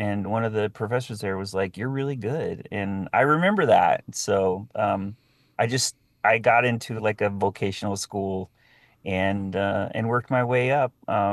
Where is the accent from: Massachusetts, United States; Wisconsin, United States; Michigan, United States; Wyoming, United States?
Wyoming, United States; also born or lived in New Mexico / Colorado / Utah; So I'm originally from New Mexico. I'm a Hickory Apache, Mexica, and Chichimeca. I was left at an orphanage in Denver, Colorado, and then transferred up to an orphanage in St. Joseph's Orphanage in Wyoming, and then was adopted and raised in Wyoming and Utah.